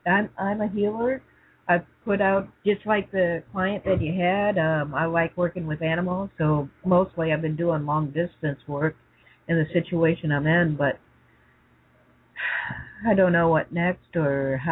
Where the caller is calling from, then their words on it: California, United States; Southern California.